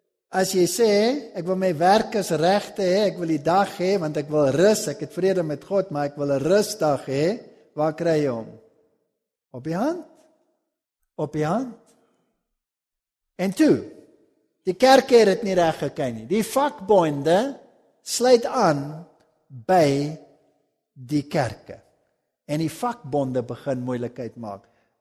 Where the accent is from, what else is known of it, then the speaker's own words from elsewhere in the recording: Germany; Ek is self een Duitser, gaan baie Duitsland toe.